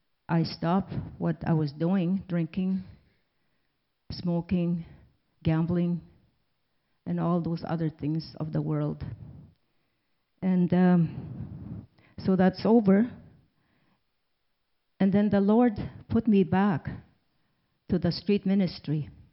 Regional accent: Waterhen Reserve, Saskatchewan, Canada; born there; When I was a child, I was born in Waterhen Reserve, but we didn't stay in a reserve. We were outsiders because my dad was Métis

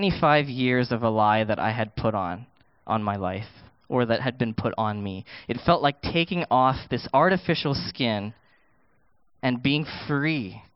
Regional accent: India; And now, man, I love being Indian. I think it's kind of better than most of you. I'm just kidding. But you know what? It's so wonderful because now I've married someone who's not Indian, and she loves Indian culture, and she loves things made in India, like me.

